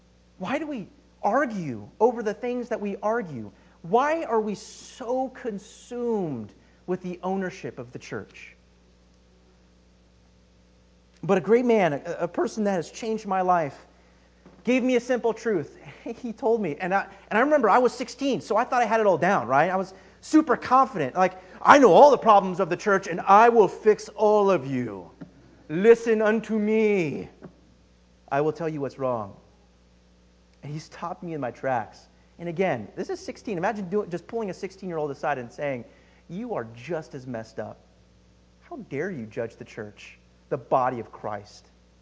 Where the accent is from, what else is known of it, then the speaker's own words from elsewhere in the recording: Grass Valley, California, United States; The church I grew up with in Grass Valley, we were a small congregation.